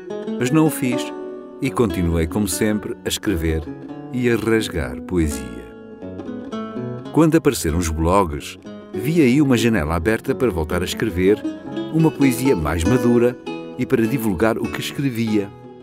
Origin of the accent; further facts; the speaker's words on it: Lisbon, Portugal; born there; Tenho 57 anos, pois nasci em Lisboa em 5 de julho de 1949.